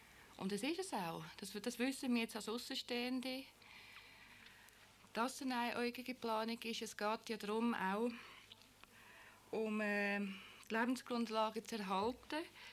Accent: Switzerland; eben auch als Frau aus dem Westen, als Schweizerin, die kein Kind hat

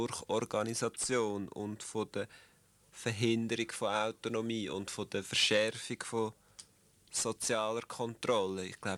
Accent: Switzerland; Vielleicht bei uns in der Schweiz noch weniger als in anderen Ländern.

